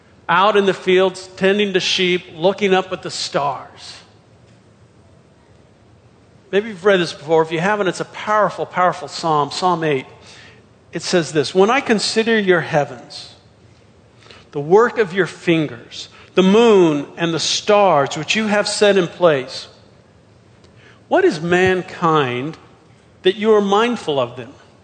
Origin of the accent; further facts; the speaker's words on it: California, United States; I was living back in my hometown out in California, which is a desert town